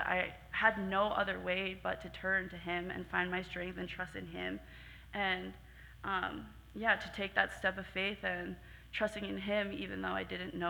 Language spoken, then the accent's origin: English; New Jersey, United States; I'm actually from New Jersey.